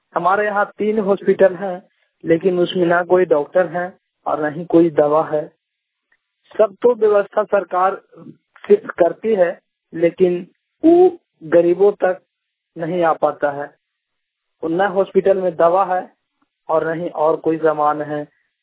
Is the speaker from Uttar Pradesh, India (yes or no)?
no; Jharkhand, India; ग्राम post Salaiya थाना जोरी प्रखंड हंटरगंज जिला चतरा झारखंड का निवासी हूँ।